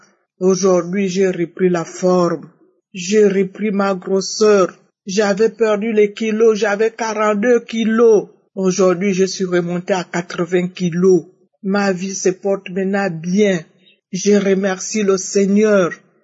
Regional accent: Gabon; une maman gabonaise, vivant précisément à Libreville.

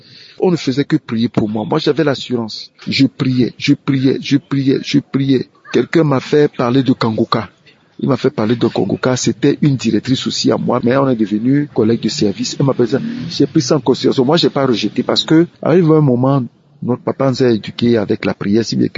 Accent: Togo; Je suis togolais, excusez-moi.

